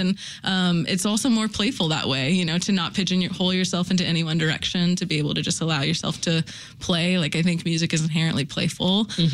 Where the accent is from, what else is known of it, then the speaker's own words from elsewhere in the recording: Louisiana, United States; She's like a home state hero. I'm from Louisiana.